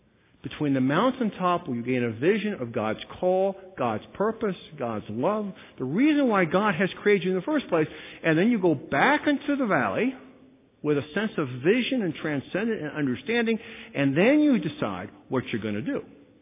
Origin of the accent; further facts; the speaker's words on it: Illinois, United States; I grew up in Illinois. Illinois, you haven't seen a blizzard.